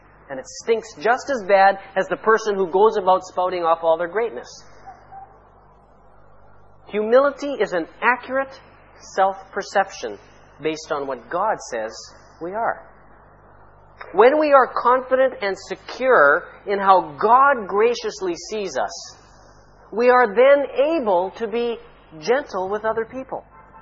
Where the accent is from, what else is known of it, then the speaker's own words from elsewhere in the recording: Canada; now in Egypt; I grew up in Canada. We were always turning it up in the wintertime because it was freezing.